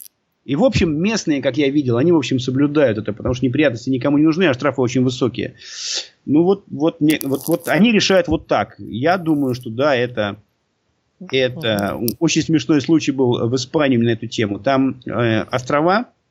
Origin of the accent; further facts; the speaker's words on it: Russia; у меня какой-то роллер, я из России, российские охотники никаким авторитетом у них не пользуются вообще